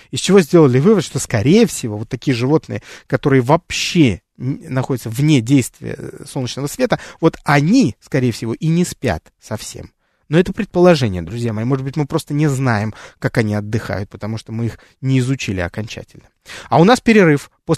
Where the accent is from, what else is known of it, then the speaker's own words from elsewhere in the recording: Russia; Я тоже из России